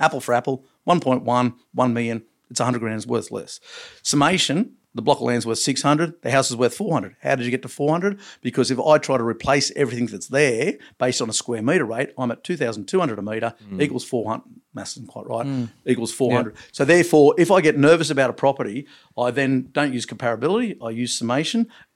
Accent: Long Jetty, New South Wales, Australia; born there; I was born in Longjetty

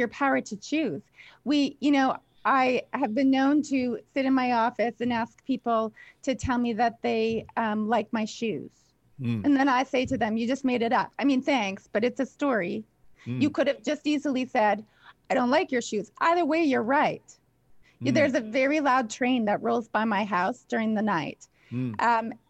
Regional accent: the Prairies, Canada; I grew up in the Canadian prairies where the CN Railway passed about 500 meters from my house.

